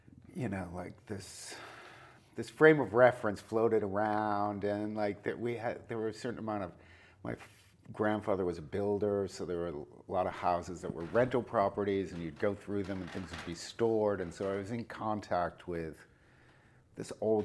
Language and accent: English; Plymouth, Massachusetts, United States; I was born in Plymouth, Massachusetts, which is a town that contains the smaller little town I lived in, Manomet, Massachusetts.